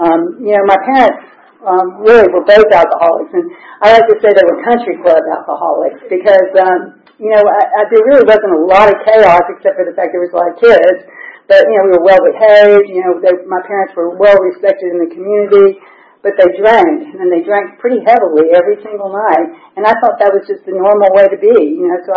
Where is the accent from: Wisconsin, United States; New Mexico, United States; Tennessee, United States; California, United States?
Tennessee, United States; Memphis; I grew up in a big family. I grew up in Memphis, Tennessee. I was the second born of six children.